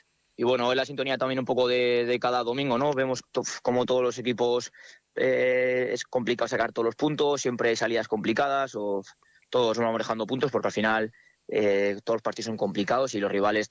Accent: La Rioja, Spain; Igual también un poco somos los riojanos también, esos valores, ¿no?

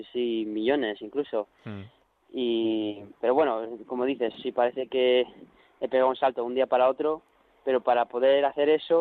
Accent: Spain; also born or lived in Australia; Sí, soy español, pero sí que he vivido fuera, he nacido fuera, y he pasado muchas temporadas aquí en España, todos los veranos desde que nací, muchas navidades

